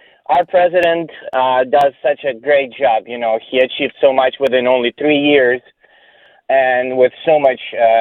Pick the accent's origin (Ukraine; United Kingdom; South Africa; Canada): Ukraine; moved away as an adult; now in United States; I live in the United States for 15 years now. We immigrated from Ukraine. Waited in line for 15 years to legally come